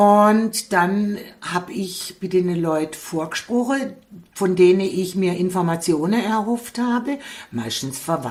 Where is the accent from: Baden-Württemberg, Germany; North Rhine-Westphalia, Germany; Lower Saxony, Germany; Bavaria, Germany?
Baden-Württemberg, Germany; Gutach; now in Hausach, Germany; Ich bin ja von Gutach nach Hausach gekommen und bin wie manche Sachen doch ein bisschen rätselhaft dagestanden